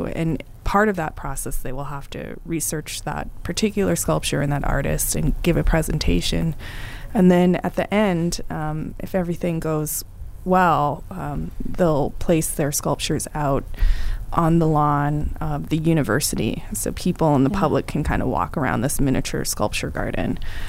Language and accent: English; Montana, United States; And it feels like a kind of coming home for myself because I grew up on the Crow Indian Reservation.